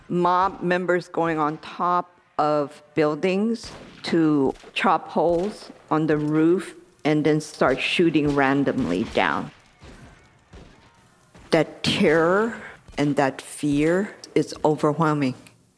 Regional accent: United States; I grew up in Chinatown. I studied Asian American history, and I taught Asian American history later on.

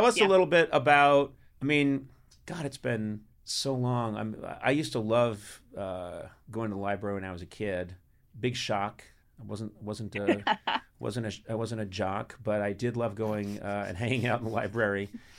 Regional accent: Boston, Massachusetts, United States; Well, I grew up in Boston, Massachusetts.

